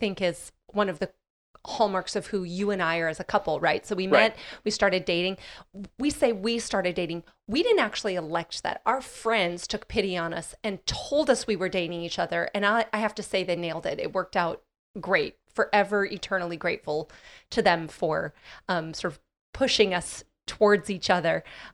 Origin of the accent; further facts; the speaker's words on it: Midwest, United States; especially in the small town I grew up in the Midwest